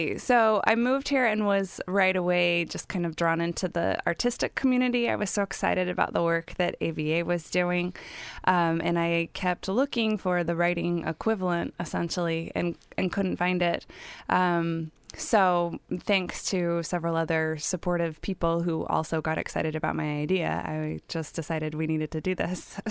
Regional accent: Chicago, Illinois, United States; So I was born in Chicago and raised there, and then I ended up in the Pacific Northwest for college at Lewis and Clark.

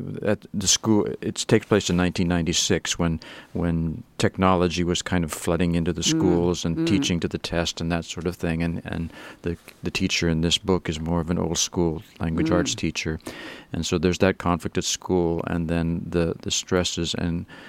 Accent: Swenson, Oregon, United States; also born or lived in Astoria; We grew up in Swenson, which is just east of Astoria here

